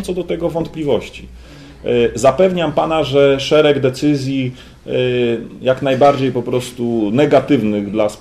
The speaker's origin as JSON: {"language": "Polish", "town": "Gdańsk", "region": "Pomeranian Voivodeship", "country": "Poland", "said": "Ja mam wiedzę na temat Gdańska, ale nie tylko dlatego, że ja jestem gdańszczaninem i się interesuję Gdańskiem"}